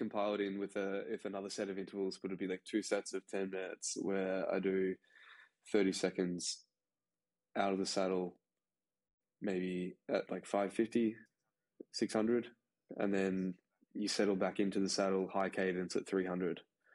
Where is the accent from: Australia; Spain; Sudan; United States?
Australia; But also, like, as an Australian, we have our nationals course.